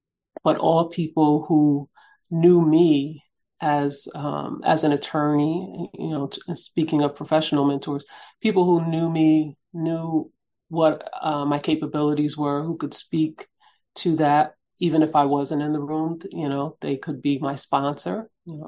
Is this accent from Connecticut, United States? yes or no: yes; New Haven, Connecticut, United States; Her poetry and books were some of the first that I read as a young girl growing up in New Haven.